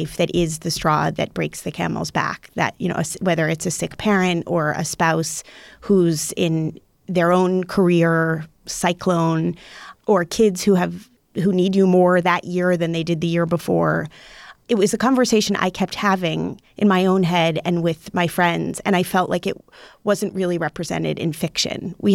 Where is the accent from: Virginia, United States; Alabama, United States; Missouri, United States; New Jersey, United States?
New Jersey, United States; South Orange; because I grew up actually in South Orange, New Jersey, not far from where Thomas Edison's light bulbs were invented and from his labs.